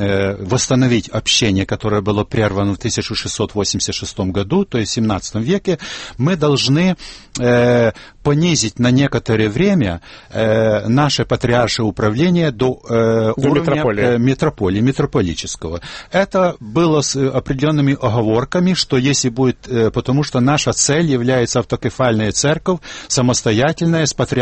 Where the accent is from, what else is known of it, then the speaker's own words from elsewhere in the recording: Ukraine; first language Ukrainian; Russian is a second language; Я извиняюсь, что я немножко с украинизмом говорю, потому что это мой родной язык, и я им обычно пользуюсь. Но я не забыл еще русский.